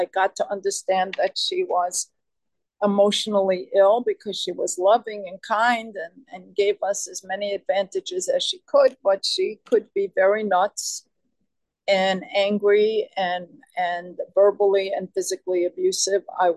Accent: New York City, New York, United States; And you could tell within 5 seconds that I'm from New York City, where I was born and raised, and where I still live.

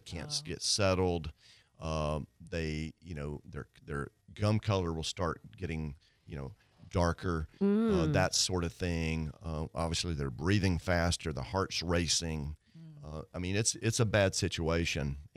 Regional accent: Mississippi, United States; Past couple, 3 years, the Delta of Mississippi, and I'm from Mississippi, has had a really big problem with heartworm disease

